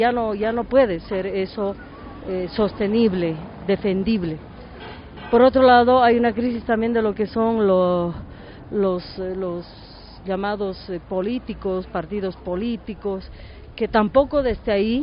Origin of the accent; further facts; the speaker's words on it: Bolivia; yo soy aymara de Bolivia